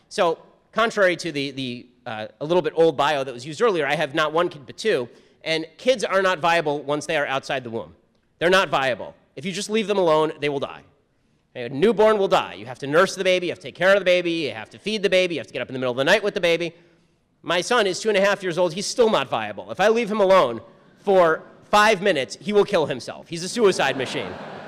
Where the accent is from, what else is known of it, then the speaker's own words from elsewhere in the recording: California, United States; And remember, I'm from California, and this seemed unseemly to me.